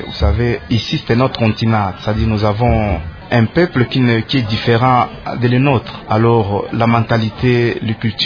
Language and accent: French; DR Congo; moved away as an adult; je suis Congolais d'étranger, donc j'ai vécu ici à peine 25 ans. J'étais venu pour étudier.